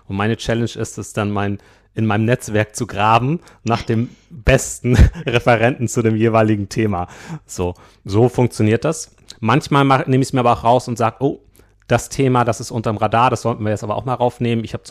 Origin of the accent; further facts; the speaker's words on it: Schleswig-Holstein, Germany; Ich komme von einem Milchkuhbetrieb aus Schleswig-Holstein, aus der Nähe von Flensburg